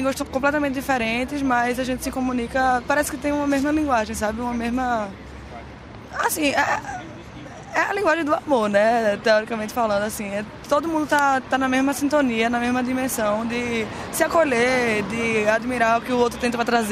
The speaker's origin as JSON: {"language": "Portuguese", "town": "Recife", "region": "Pernambuco", "country": "Brazil", "said": "Ah, sou de Recife."}